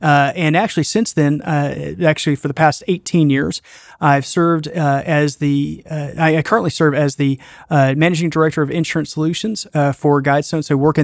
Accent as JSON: {"language": "English", "town": "Dallas-Fort Worth", "region": "Texas", "country": "United States", "tie": "born or raised there", "said": "I was born and raised in a Southern Baptist church here in the Dallas-Fort Worth"}